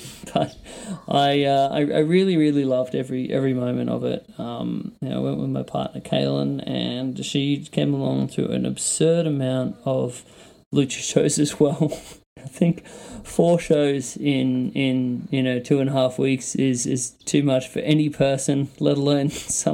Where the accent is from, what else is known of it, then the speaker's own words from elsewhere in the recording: Australia; I guess for me being an Australian wrestling artist